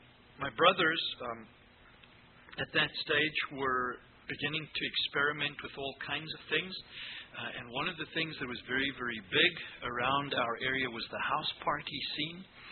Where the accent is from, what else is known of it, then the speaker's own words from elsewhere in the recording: Pretoria, Gauteng, South Africa; born there; I was born in Pretoria, South Africa, and 1959, 13th of September.